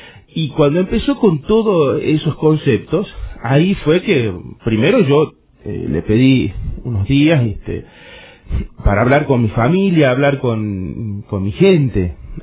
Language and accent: Spanish; Jujuy, Argentina; nosotros somos jujeños, tenemos todo aquí en Jujuy.